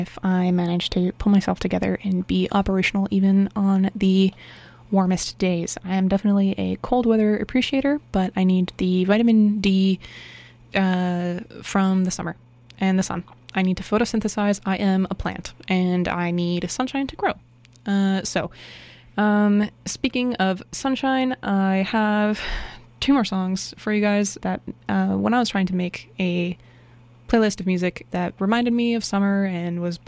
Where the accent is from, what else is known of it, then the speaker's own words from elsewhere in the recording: Vancouver, British Columbia, Canada; Yeah, so Vancouverites, we are temperate wintered, blooded, temperate blooded, and we do well in New Zealand